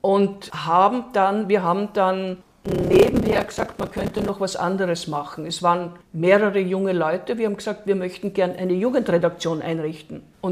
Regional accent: Vienna, Austria; also born or lived in Carinthia, Austria; es hat mich nicht nach Wien verschlagen. Ich bin geboren und aufgewachsen in Wien.

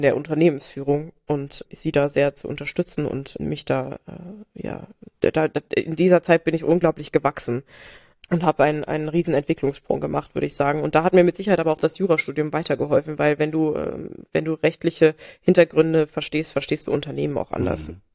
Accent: Rhineland-Palatinate, Germany; Ich habe dann so ein bisschen in einem Hotel, in einem ganz tollen Weinhotel an der Mosel in meinem Heimatort gekellnert

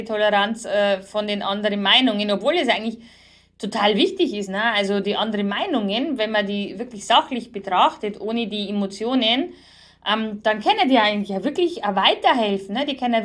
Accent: Bavaria, Germany; Wie heißt es bei uns in Bayern immer, nicht auf Goschen gefallen, du darfst nicht auf Goschen gefallen sein.

